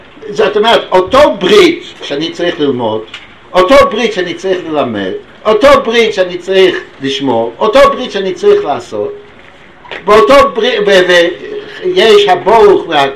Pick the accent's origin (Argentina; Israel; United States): United States; כשגדלתי באמריקה בשנות היהודים, בלעז שנות ה-50, אז הייתי באיזה עיר, אני לא רוצה להזכיר שמות עכשיו, למדתי שם בישיבה לא חבד, כן?